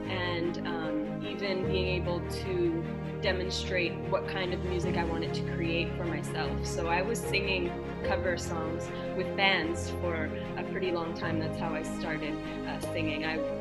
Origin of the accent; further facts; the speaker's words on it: Montreal, Quebec, Canada; So my father's American and my mother's Canadian. So I had, when I was growing up in Montreal, I used to visit New Jersey a lot.